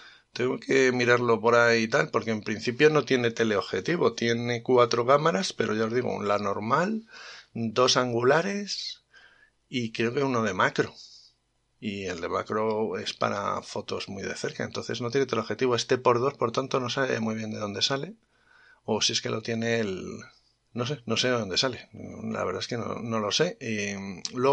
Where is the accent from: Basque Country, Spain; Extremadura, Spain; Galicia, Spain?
Extremadura, Spain; Cáceres; este tío es de Cáceres, ¿vale? Y como es de mi terruño